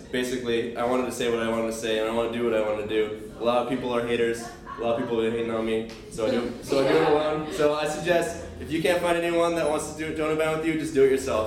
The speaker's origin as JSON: {"language": "English", "town": "Santa Barbara", "region": "California", "country": "United States", "said": "I'm from Santa Barbara."}